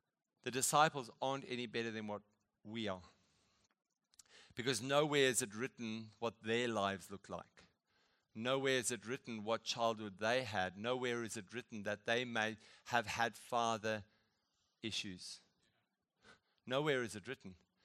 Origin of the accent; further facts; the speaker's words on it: South Africa; now in Perth, Australia; Pauline and I, we came from South Africa. We felt God lead us. We're in Perth at Riverview Bible College.